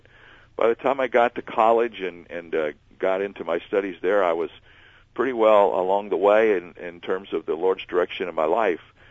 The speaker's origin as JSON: {"language": "English", "town": "Toledo", "region": "Ohio", "country": "United States", "tie": "born or raised there", "also_born_or_lived": "Dayton, United States", "said": "I was born in Mercy Hospital in Toledo, Ohio. My dad at the time was the pastor of the Emmanuel Baptist Church in Toledo, and I lived there for 11 years, and my father took a ministry in Dayton, Ohio, and we moved there"}